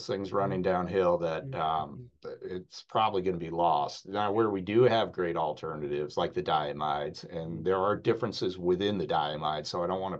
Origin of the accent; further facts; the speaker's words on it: Maine, United States; My home state of Maine has moved to a ban.